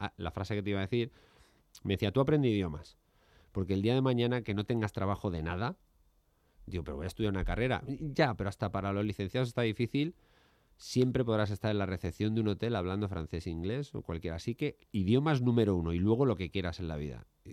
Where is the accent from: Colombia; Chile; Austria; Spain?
Spain; Madrid, Community of Madrid; born there; Yo nací en Madrid.